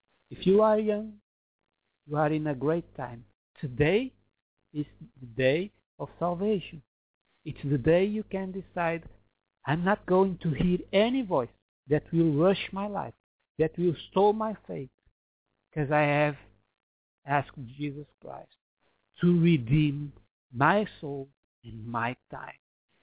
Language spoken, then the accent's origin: English; Portugal; I was from Portugal, Europe. She was from Brazil.